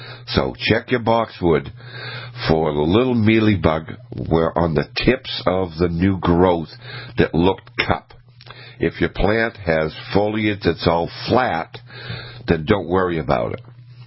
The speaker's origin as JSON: {"language": "English", "town": "Auburn", "region": "Maine", "country": "United States", "tie": "born or raised there", "said": "When I grew up in Maine, in a city called Auburn, Maine, central Maine, we had four of them planted as a street tree in front of my parents' house."}